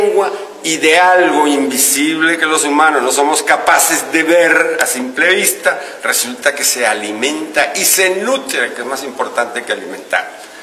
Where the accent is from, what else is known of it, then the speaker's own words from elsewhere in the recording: Aragon, Spain; born there; como yo soy veterinario, aragonés además, que perdió el acento rodando por el camino, pero yo nací en la ribera derecha del Ebro